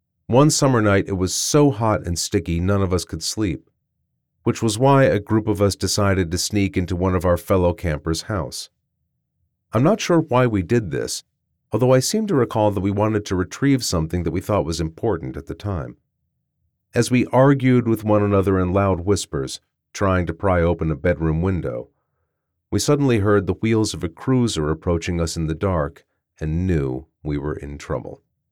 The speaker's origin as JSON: {"language": "English", "town": "Murfreesboro", "region": "Tennessee", "country": "United States", "tie": "born or raised there", "also_born_or_lived": "Memphis", "said": "I was born in Memphis. But by the time I was 3, we, my parents, my older sister, and I, moved to Murfreesboro"}